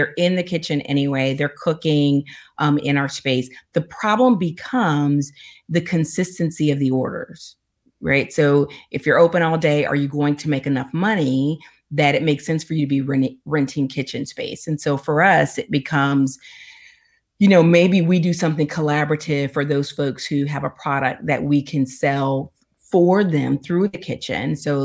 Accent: Texas, United States; I grew up, I'm from Texas, and food is a big thing in our family.

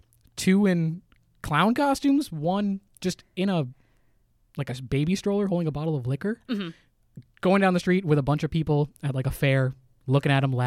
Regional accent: Minneapolis, Minnesota, United States; No. I grew up in the suburbs of Southeast Minneapolis, St. Mm-hmm. Paul even.

